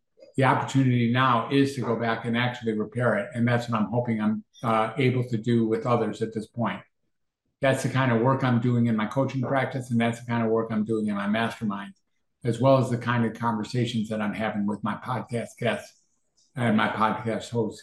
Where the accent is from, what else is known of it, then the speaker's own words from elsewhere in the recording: United States; as an American white human being coming from the suburbs of a major city